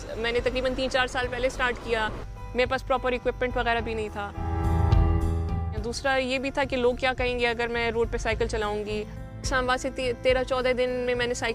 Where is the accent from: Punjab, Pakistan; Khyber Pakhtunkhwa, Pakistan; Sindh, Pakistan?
Khyber Pakhtunkhwa, Pakistan; Lower Dir; اور میرا تعلق لوور دیر سے ہے۔